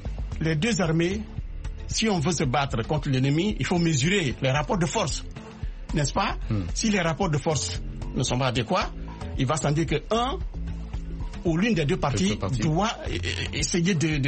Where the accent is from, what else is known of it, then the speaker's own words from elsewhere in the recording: Guinea; Moi, je suis pas du Congolais, je suis guinéen.